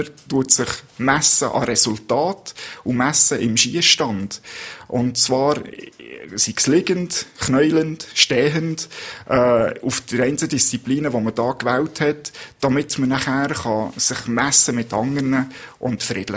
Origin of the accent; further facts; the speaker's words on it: Fribourg, Switzerland; im Freiburgischen, wo ich ursprünglich meine ersten Schützenlektionen genossen habe